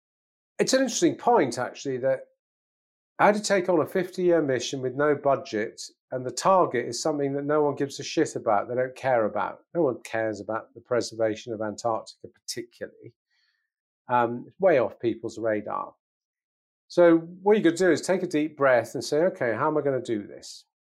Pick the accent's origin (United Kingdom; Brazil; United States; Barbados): United Kingdom; England; as an Englishman my age, had the guts